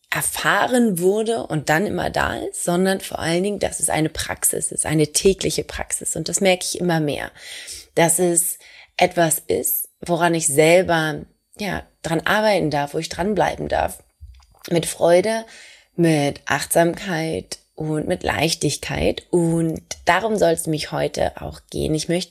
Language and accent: German; Hamburg, Germany; ich komme aus Hamburg, also Franzbrötchen